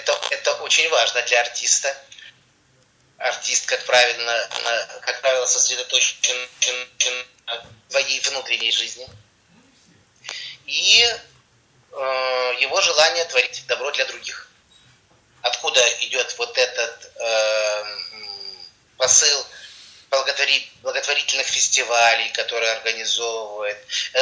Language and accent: Russian; Kharkiv, Kharkiv Oblast, Ukraine; я из Харькова, это значит человек, который не балабол, который может достичь поставленной перед собой цели